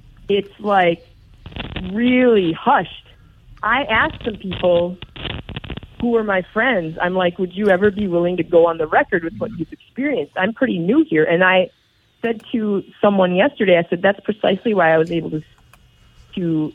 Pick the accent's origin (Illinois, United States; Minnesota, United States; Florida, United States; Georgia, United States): Minnesota, United States; Minneapolis; Born and raised in Minneapolis.